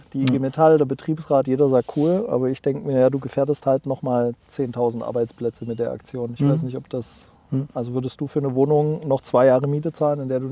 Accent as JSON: {"language": "German", "region": "East Germany", "country": "Germany", "said": "Das als Ostdeutscher schlägt mir da natürlich auch ein bisschen das Herz zusammen"}